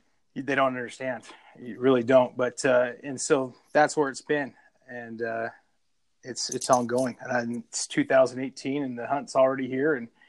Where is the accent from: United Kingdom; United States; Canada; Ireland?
United States; Orem, Utah; I'm from Orem, Utah. And I actually did not grow up in the hunting world. I've always wanted to, but I actually grew up in Orem